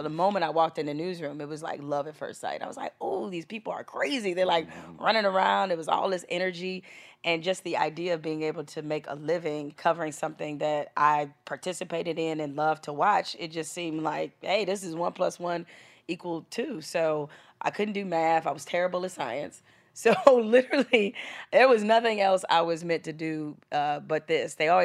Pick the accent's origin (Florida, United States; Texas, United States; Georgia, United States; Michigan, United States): Michigan, United States; Detroit; growing up in Detroit in the hood